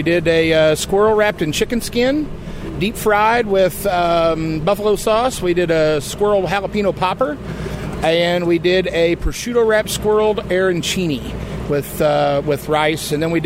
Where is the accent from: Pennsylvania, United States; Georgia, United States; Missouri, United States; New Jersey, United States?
Missouri, United States; Kansas City; Kansas City, Missouri.